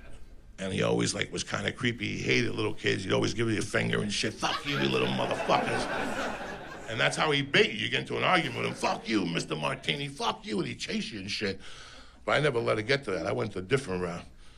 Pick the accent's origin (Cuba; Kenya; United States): Cuba; moved away; When I came from Cuba, we lived on 205 West 88th Street.